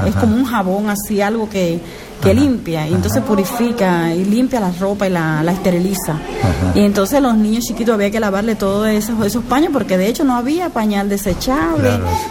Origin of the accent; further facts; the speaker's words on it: Cuba; En mi pueblo se llamaba, en la radio, teníamos un programa donde se llamaba a todo a sembrar, y sembrábamos hortalizas, y sembrábamos, porque en Cuba, como todo se recibía de la Unión Soviética, no teníamos costumbre de la agricultura.